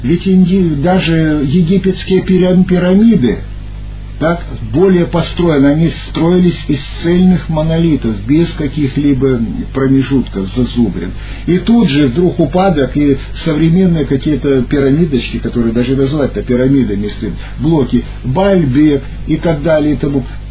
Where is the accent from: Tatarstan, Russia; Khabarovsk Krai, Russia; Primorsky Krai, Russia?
Primorsky Krai, Russia; Vladivostok; born there; поскольку я родился во Владивостоке, там у нас раньше продавался на рынке дикий виноград.